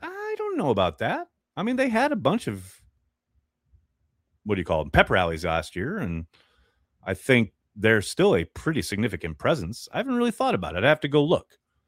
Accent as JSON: {"language": "English", "region": "Montana", "country": "United States", "said": "I'm from Montana, so Lambeau was a trek for my family."}